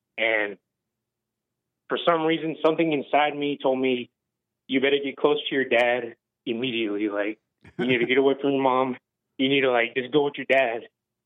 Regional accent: Corpus Christi, Texas, United States; moved away as an adult; now in South Carolina, United States; I need to leave the state that I'm originally from, because I'm from Texas. I'm from Corpus Christi, Texas. When I got out of jail, immediately I came over here to South Carolina

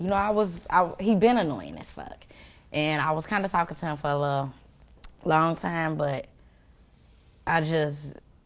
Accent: Chicago, Illinois, United States; mind you, I'm coming from Chicago.

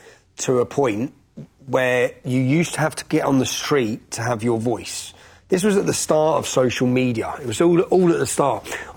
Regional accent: Luton, East of England, United Kingdom; Because I'm from Luton, a town that's been destroyed.

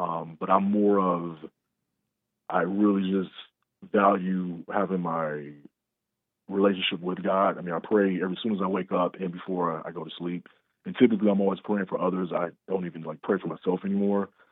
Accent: Detroit, Michigan, United States; also born or lived in Iraq; But coming from Iraq, I grew up in Detroit.

